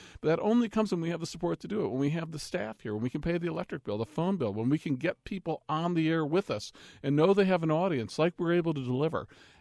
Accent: Urbana, Illinois, United States; Urbana, beautiful Urbana, my hometown.

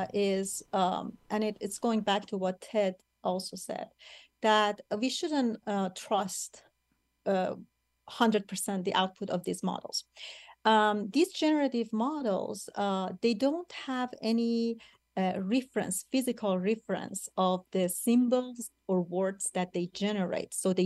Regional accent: Iran; I'm from Iran, you know, when I traveled back to Iran

